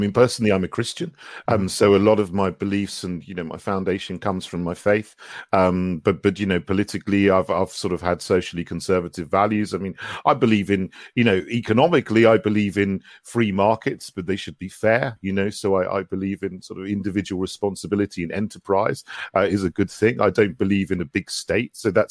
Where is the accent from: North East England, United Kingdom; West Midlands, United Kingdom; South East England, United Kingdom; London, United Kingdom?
South East England, United Kingdom; also born or lived in St Andrews, United Kingdom; I grew up in West Sussex. My mother was English. My father was Jamaican